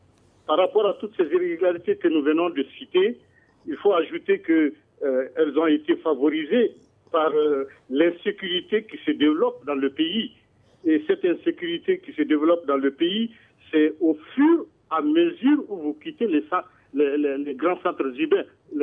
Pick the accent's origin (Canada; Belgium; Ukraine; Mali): Mali; north; Moi, je suis ressortissant du Nord.